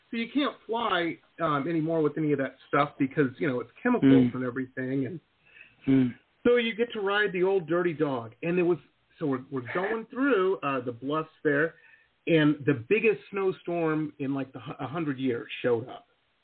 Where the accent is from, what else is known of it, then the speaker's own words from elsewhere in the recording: Detroit, Michigan, United States; I grew up in Detroit, man. The snow there was horrible.